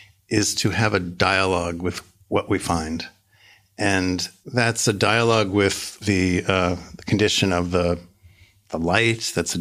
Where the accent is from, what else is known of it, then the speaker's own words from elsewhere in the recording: New York, United States; I come from New York.